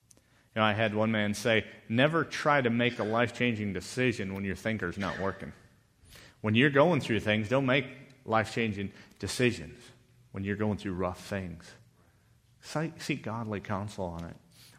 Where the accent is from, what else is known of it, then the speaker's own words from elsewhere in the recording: Montana, United States; Growing up in Montana around electric fences, I knew that you could grab the electric fence